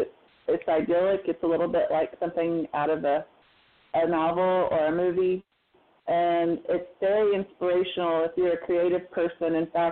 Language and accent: English; Oklahoma, United States; We're from Ader County, which is in the Ozark foothills of northeastern Oklahoma. And it's a beautiful place. It's a little bit of a wild place. And I love my home.